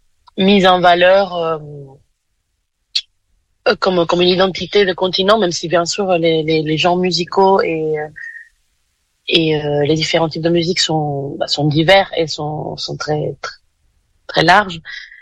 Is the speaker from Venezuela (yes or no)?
yes; Caracas, Capital District, Venezuela; now in France; Je viens du Venezuela, donc je suis née à Caracas, et j'habite en France depuis 12 ans maintenant.